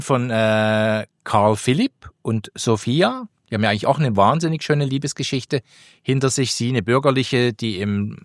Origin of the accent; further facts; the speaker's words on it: Switzerland; Bei uns in der Schweiz sind es ja immer 3